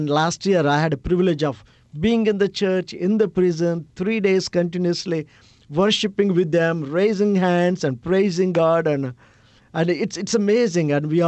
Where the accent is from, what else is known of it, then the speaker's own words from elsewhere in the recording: India; English is a second language; One of the poorest countries that I have seen as an Indian.